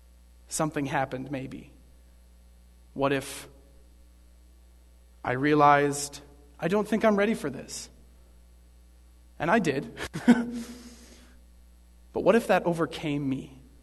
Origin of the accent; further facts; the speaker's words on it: United States; born there; I was born in America. Not expected to know Spanish, but I hated the fact that I didn't.